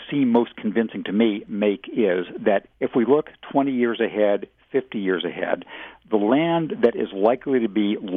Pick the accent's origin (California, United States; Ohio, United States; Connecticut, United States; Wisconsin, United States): California, United States; Redlands; In my hometown of Redlands, I've seen orange groves give way to development.